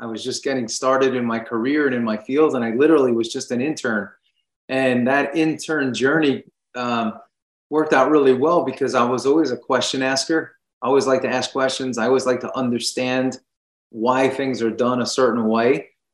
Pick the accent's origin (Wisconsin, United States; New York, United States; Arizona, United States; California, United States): New York, United States; I grew up in New York, Long Island, much like you.